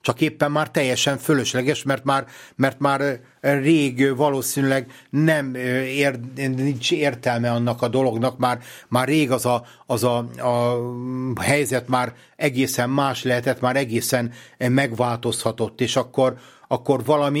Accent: Budapest, Hungary; hogyha én itt budapestiként beszélek valamilyen eseményről

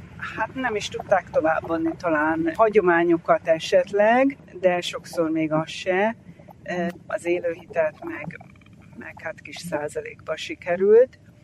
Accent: Budapest, Hungary; also born or lived in London; én Budapesten nőttem föl, utána Londonban éltem, mind a kettő főváros, nagyváros.

